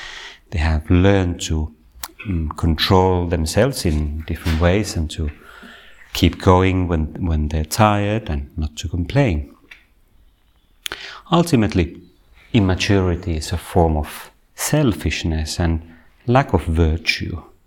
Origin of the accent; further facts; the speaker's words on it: Finland; I come from Finland, where we have national conscription to most men